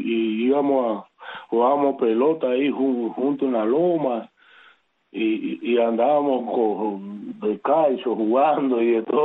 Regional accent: Peladero, Santiago de Cuba, Cuba; also born or lived in Guantánamo; Desde niño empezamos ahí en el campo. Yo vivía en un campo que le decían Peladero. Eso está después de los Reinaldos para allá arriba, en un monte. Yo soy guajiro allá de Peladero.

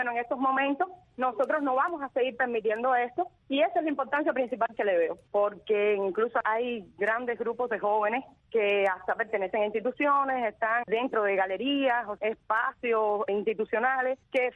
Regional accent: Cuba; nosotros somos ciudadanos cubanos

